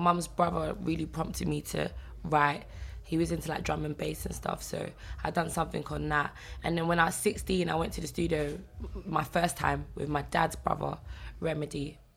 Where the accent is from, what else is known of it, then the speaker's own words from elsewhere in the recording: London, United Kingdom; Like, I come up in South London. I grew up in South London. It's very like hood.